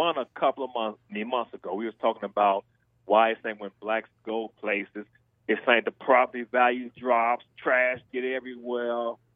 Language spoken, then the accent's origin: English; California, United States; I'm from California.